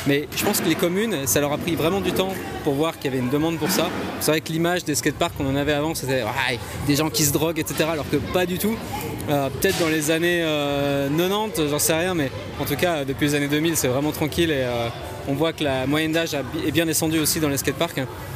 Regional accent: Blonay, Vaud, Switzerland; C'est la maison, ouais, j'ai grandi à Blonay, ouais.

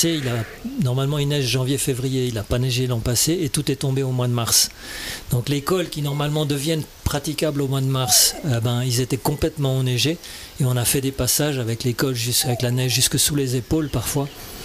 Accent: Switzerland; moved away as an adult; quand je suis parti à 26 ans, en fait, j'ai quitté la Suisse.

